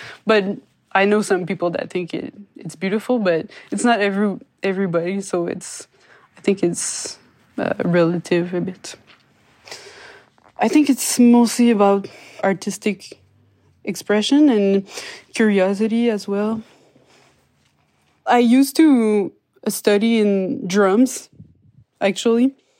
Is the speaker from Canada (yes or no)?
yes; Montreal, Quebec, Canada; I'm from Montreal.